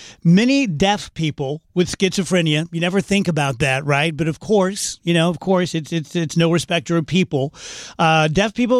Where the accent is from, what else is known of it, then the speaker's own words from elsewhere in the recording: Scotland, United Kingdom; I mean, I'm Scottish. I cry if I get a bad parking spot.